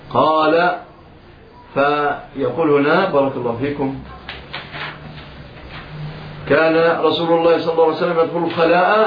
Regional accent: Egypt; بلادنا مصر

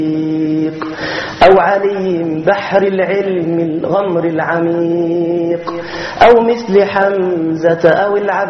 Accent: Egypt; إن إحنا كمصريين

